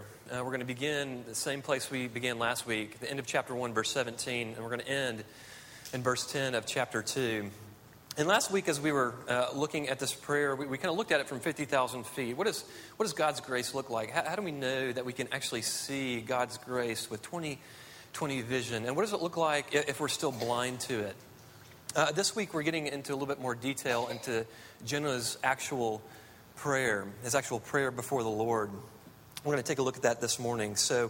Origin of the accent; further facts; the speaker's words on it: South Carolina, United States; Now, all of us know, because we're from South Carolina, we probably know this story better than most.